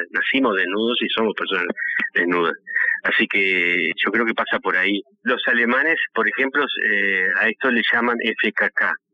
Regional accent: Uruguay; also born or lived in Buenos Aires; Yo soy uruguayo, mi mujer es argentina, pero yo estuve viviendo unos 20 años más o menos aproximadamente en Argentina, en Buenos Aires

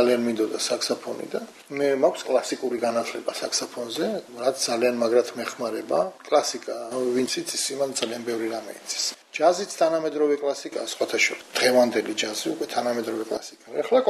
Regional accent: Imereti, Georgia; მე იმერელი ვარ, წარმოშობით, მე ამბები ვიცი იმერეთში

